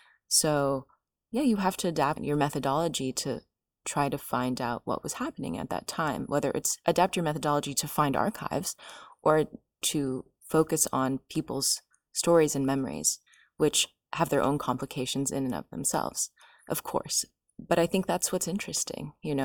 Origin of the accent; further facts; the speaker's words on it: United States; I myself did not grow up in the Arab world, so that is something to keep in mind. I'm originally Lebanese, but I grew up in the States.